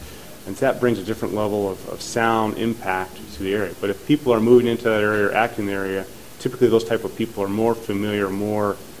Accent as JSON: {"language": "English", "town": "Washington", "region": "District of Columbia", "country": "United States", "tie": "born or raised there", "said": "I grew up in Washington, D.C. underneath the flight path of National."}